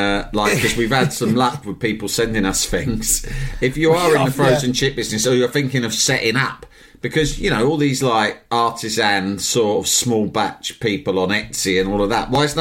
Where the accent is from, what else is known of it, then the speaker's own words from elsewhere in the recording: Algeria; English is a second language; moved away; I grew up in Algeria. No Dick Turpin there. No, we don't have program like that.